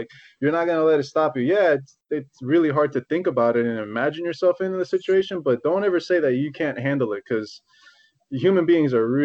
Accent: West Palm Beach, Florida, United States; I'm Cuban. I don't really look at that much, but I'm Cuban-American. I was born here. I grew up in West Palm Beach. I went back to Miami

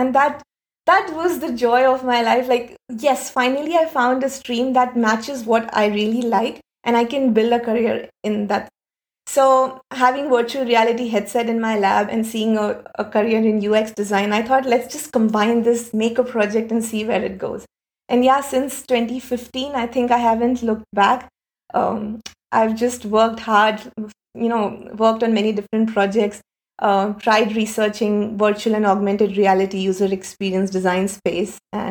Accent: Mumbai, Maharashtra, India; English is a second language; I come from Mumbai, India. It's a big city with too many people. And I come from a very middle-class family.

